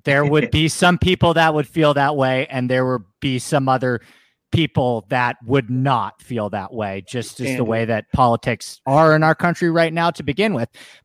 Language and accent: English; United States; Well, that is my argument. I'm an American golf fan.